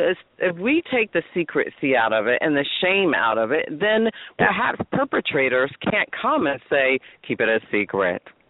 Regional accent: New Jersey, United States; I have to tell you, I mean, first of all, gentlemen, I'm from New Jersey as well.

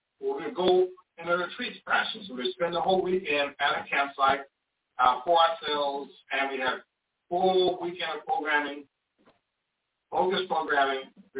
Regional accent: Florida, United States; My family moved here in 83, so I grew up in South Florida.

